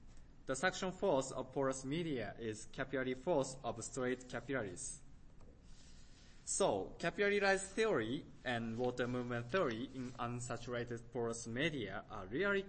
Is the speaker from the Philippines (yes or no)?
no; Japan; I'm from Japan.